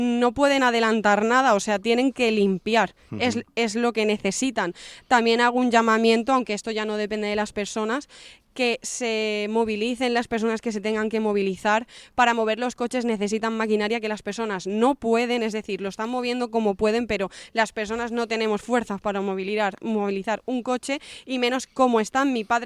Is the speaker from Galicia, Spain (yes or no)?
no; Sedaví, Valencian Community, Spain; born there; yo resalto que Sedaví es mi pueblo porque es donde he nacido, evidentemente